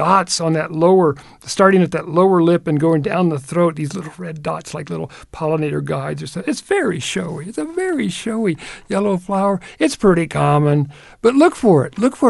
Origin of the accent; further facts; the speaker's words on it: Kentucky, United States; Even when I was a child growing up in Kentucky, water seeping in a field felt magical.